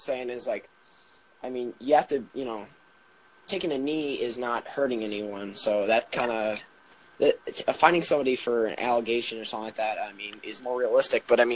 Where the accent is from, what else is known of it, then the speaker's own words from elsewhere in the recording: Chicago, Illinois, United States; I'm from Chicago